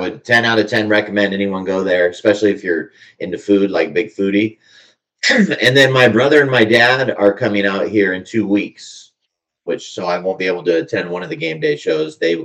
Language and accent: English; Los Angeles, California, United States; now in Charlotte, United States; I grew up in a hot area